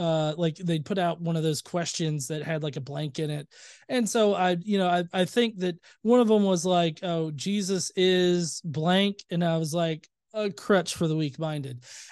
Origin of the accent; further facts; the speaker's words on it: the South, United States; growing up in the South in religious, you know, it kind of compliance is the thing that's kind of taught.